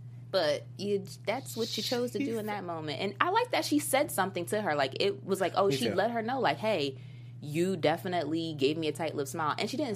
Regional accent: New Jersey, United States; I'm from New Jersey and people got weight on them.

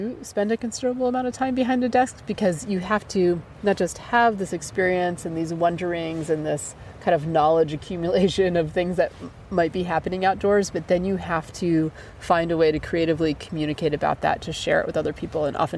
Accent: New Hampshire, United States; I grew up in New Hampshire

